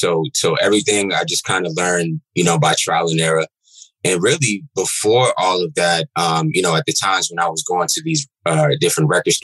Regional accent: Queens, New York, United States; As you said … I'm from Queens, New York. I've lived so many different places. So, sometimes it's hard for me to even say what I rep nowadays, because I've been all around the world from a young age. But I'm from New York.

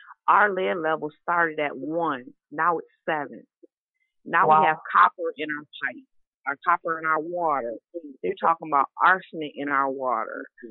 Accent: Flint, Michigan, United States; also born or lived in Lansing; I've been in Flint since 1971. Since I was about one, I was raised and born and raised in Lansing and came to Flint. I've been in Flint all my life.

